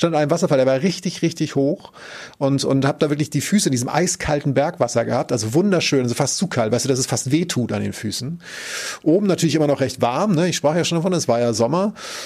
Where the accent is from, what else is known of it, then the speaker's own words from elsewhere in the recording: Northern Germany, Germany; ich kann ja da, wo ich herkomme, kann ich ja sehr weit gucken. Ich kann in Südtirol auch weit gucken, nur da kommt dann ja irgendwas sowas, ne, wie so ein Berg oder so. Das haben wir ja alles nicht im Norden